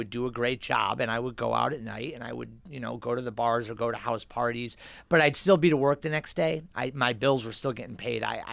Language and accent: English; Pittsburgh, Pennsylvania, United States; now in Rochester, United States; I grew up in Pittsburgh. Lived there my whole life.